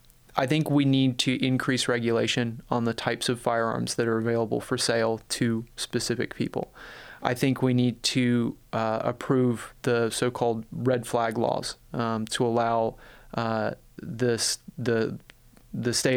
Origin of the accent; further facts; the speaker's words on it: North Carolina, United States; So I grew up in North Carolina, running around the woods of North and South Carolina with my grandfather.